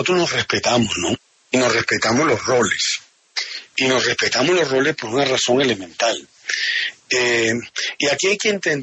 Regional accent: Colombia; yo soy un colombiano

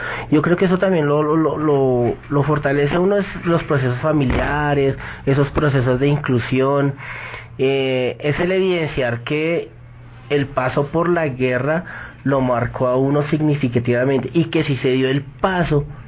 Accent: Colombia; de que somos colombianos

